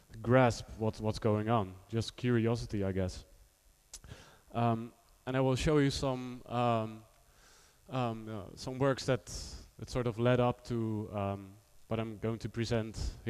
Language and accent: English; Rotterdam, South Holland, Netherlands; English is a second language; I'm an artist from Rotterdam, the Netherlands.